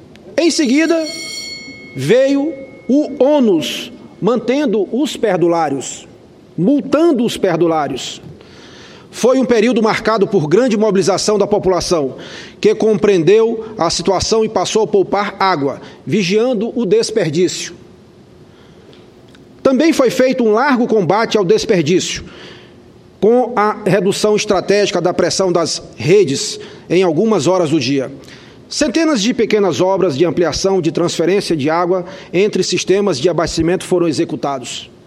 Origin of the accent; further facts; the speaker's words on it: Northeast Region, Brazil; faço aqui esse registro, senhor presidente, senhores senadores, como nordestino